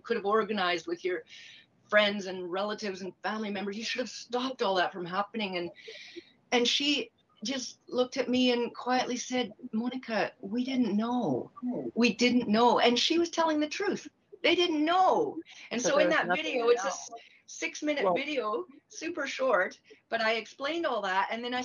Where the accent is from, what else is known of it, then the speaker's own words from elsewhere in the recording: Canada; That's where my parents came from. They immigrated to Canada in the early 1950s. I was born in Canada, born and raised in Canada, but we still had strong connections to the motherland, or the fatherland, Vaterland.